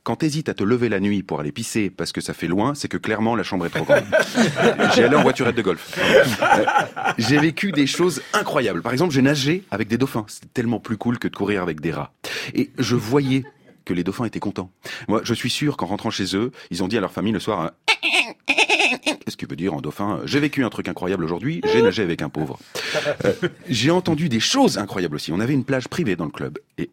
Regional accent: Hauts-de-France, France; sauf que moi à la base, je viens du Nord. Donc par conséquent, je suis pauvre.

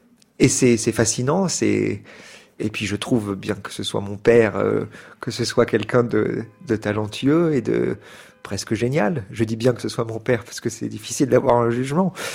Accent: France; born there; Je parle français parce que je suis né en France

